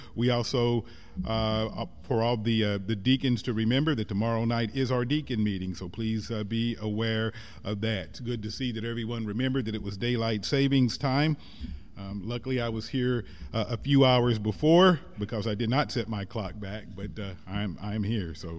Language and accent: English; Missouri, United States; accent: Missouri; I suspect I probably lost a lot of my Missouri accent, but I haven't lost a lot of the Missouri that is inside of me, at least that part of southwest Missouri where I grew up.